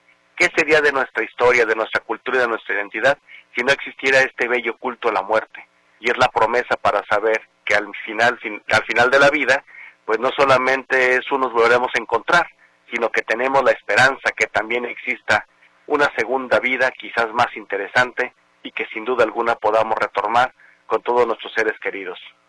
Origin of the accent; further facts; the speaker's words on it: Mexico; una de las más bellas improntas que podemos tener nosotros como mexicanos